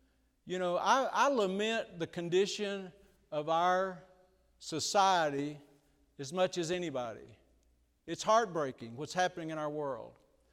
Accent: Texas, United States; now in Missouri, United States; technically, we're not originally from Missouri. We're from Texas.

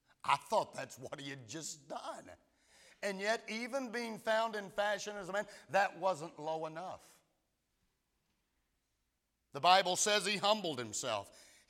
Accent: Freeport, United States; I grew up in Freeport. You know, in our area, it's probably not as bad as it used to be, but Freeport was like the armpit of the area.

